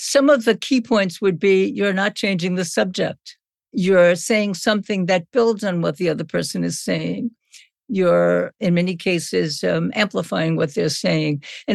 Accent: Brooklyn, New York, United States; I'm from Brooklyn, so it's okay.

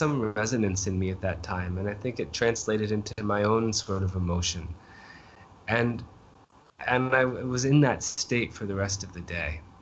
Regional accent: Maine, United States; I had to introduce myself. I said, I'm from Maine.

